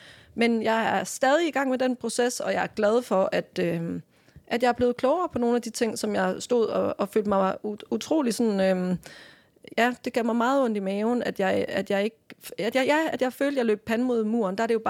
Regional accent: Randers, Central Denmark Region, Denmark; born there; et udsolgt værket i Randers, som jo er min fødeby

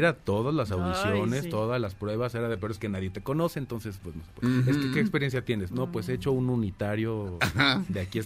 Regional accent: Mexico City, Mexico; accent: chilango; yo crecí en México, por lo tanto tengo acento chilango, sí, o chilengo

